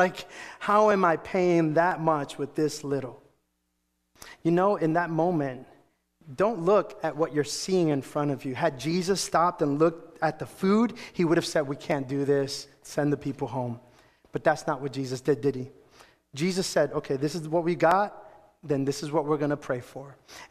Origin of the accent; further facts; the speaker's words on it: Springfield, Missouri, United States; now in New York, United States; I moved to New York from Springfield, Missouri. I moved to New York.